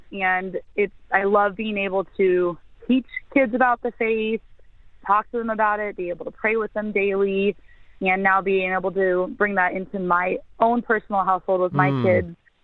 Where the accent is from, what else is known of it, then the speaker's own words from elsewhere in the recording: Fair Oaks, California, United States; I was born in Fair Oaks, California, which is a little suburb outside of Sacramento, and there were 3 kids.